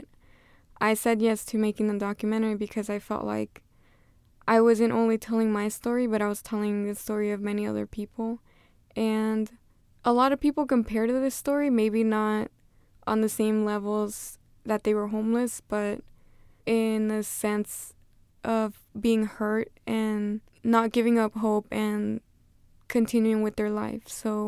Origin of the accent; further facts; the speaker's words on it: San Diego, California, United States; even though they were all the way in Atlanta and I came from San Diego.